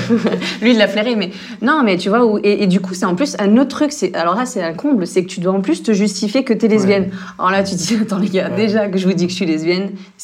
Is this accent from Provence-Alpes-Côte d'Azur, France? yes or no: yes; Provence-Alpes-Côte d'Azur, France; Nous, par exemple, on est du Sud, on est à côté de Cannes